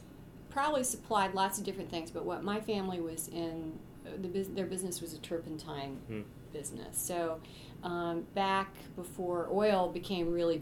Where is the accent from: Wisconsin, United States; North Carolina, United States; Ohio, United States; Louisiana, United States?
North Carolina, United States; Asheville; even though I grew up in Asheville, and my family's been there since my great-grandmother's generation